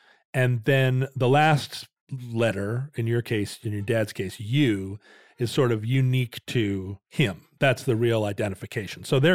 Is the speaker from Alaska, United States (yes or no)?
yes; Alaska, United States; When I was a kid growing up in Alaska, the ham radio signals would often bounce up onto the atmosphere at the pole